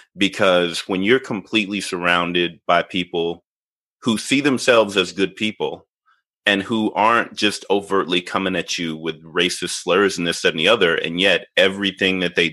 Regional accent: Little Rock, Arkansas, United States; now in Nebraska, United States; So I live in Nebraska now, but I grew up in Little Rock, Arkansas, and I was an only child of two parents who worked really hard.

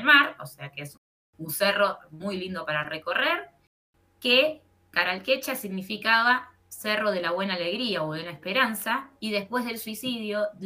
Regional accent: Buenos Aires, Argentina; born there; moved away as an adult; now in Ongamira, Argentina; Tengo años de vivir acá, pero no. Soy nacida en Capital Federal, en Cava. Desde el 2005 me vine a la provincia de Córdoba, después en el 2008 viví acá en Capilla y en el 2009 ya estoy en Ongamira.

